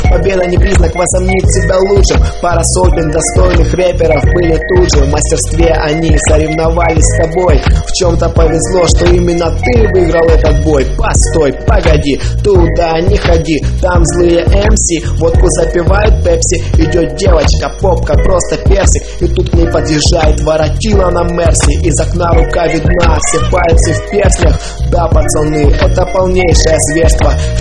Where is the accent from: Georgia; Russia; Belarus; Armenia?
Russia; Rostov-on-Don, Rostov Oblast; Но я из Ростова-на-Дону, из южной столицы.